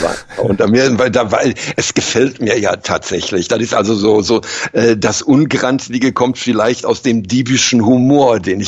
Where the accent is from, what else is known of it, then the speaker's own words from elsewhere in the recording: Germany; also ich bin Deutscher